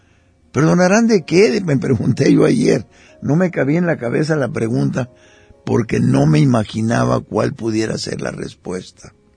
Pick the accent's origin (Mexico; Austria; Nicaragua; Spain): Mexico